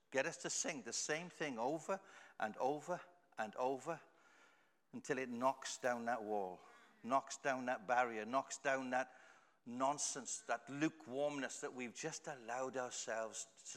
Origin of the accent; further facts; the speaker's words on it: Wales, United Kingdom; because I come from Wales, they talk about praying for revival.